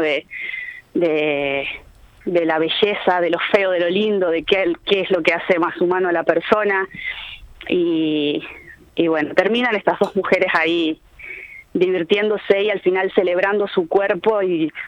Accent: Chile; now in Carmelo, Uruguay; yo en realidad estoy integrada hace 4 años que estoy acá en Uruguay porque soy chilena.

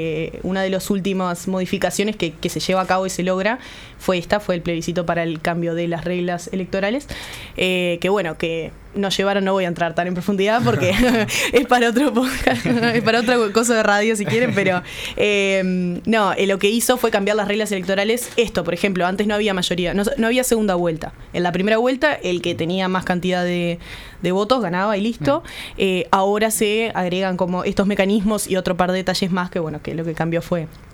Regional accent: Uruguay; Nosotros, como uruguayos, tenemos una política donde el caudillo, ¿no?

